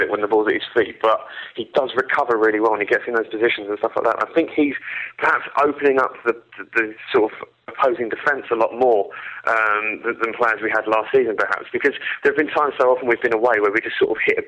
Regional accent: East of England, United Kingdom; I'm from Essex originally, and it's West Ham town

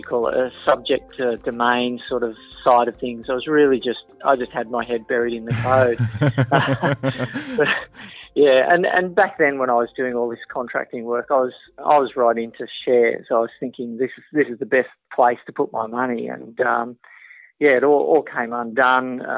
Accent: Sydney, New South Wales, Australia; now in Melbourne, Australia; I grew up in Western Sydney. Worked a lot of my life in Western Sydney. I live in Melbourne now, almost all of my life I've lived in Western Sydney.

